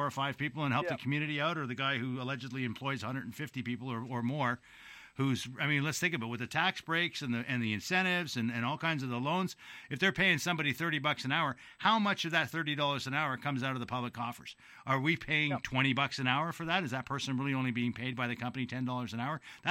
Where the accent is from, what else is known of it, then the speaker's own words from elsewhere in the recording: Toronto, Ontario, Canada; there were like four malls within walking distance in my neighborhood growing up in Toronto